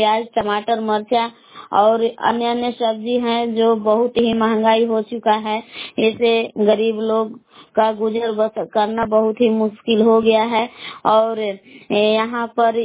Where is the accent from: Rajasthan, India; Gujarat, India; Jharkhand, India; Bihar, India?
Bihar, India; Belaon; मैं ग्राम बेलाव जिला कैमूर भभुआ के निवासी हूँ।